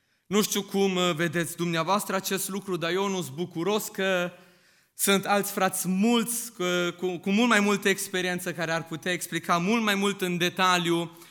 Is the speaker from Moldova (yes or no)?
no; Nuremberg, Bavaria, Germany; cum ați auzit bine, sunt din Germania, mai exact din orașul Nürnberg, din Biserica Pentecostală